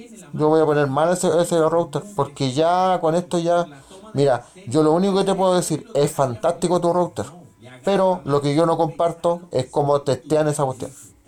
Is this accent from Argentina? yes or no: no; Chile; Y eso soy chileno.